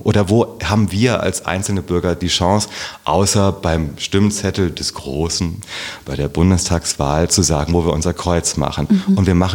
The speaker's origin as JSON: {"language": "German", "town": "Herborn", "region": "Hesse", "country": "Germany", "tie": "born or raised there", "said": "Und da kommt meine, also wir kommen da aus dem Lahn-Dill-Kreis. Beschaulich, schön. Ich bin viel bei meiner Großmutter groß geworden. Meine Eltern waren noch sehr jung. Mhm. Und ja, in Herborn bin ich aufgewachsen."}